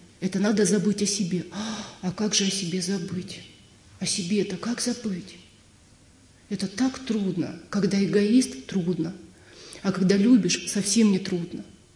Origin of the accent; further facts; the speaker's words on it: Magnitogorsk, Chelyabinsk Oblast, Russia; now in Sredneuralsk, Russia; из которого я приехала в Среднеуральский монастырь, из Магнитогорска, это очень крупный, достаточно крупный город.